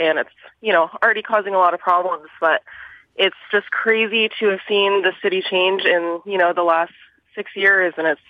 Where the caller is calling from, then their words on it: Portland, Maine, United States; So I am from Portland, Maine. I have had to move out of Portland, Maine because I can no longer afford it. I live 20 minutes out.